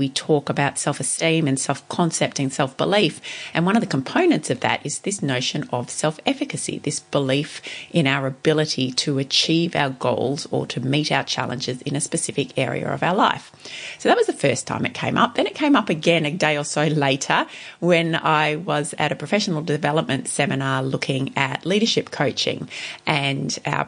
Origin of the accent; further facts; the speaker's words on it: Ballarat, Victoria, Australia; small business here in my hometown of Ballarat